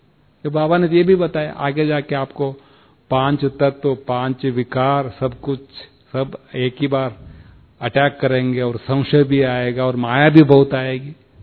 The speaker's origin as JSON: {"language": "Hindi", "region": "South India", "country": "India", "tie": "born or raised there", "also_born_or_lived": "Delhi", "moved": "yes", "said": "मैं साउथ में पैदा हुआ, साउथ में पढ़ा, साउथ में ज्ञान लिया, फिर दिल्ली में जाके सेवा किया, फिर मधुबन आया"}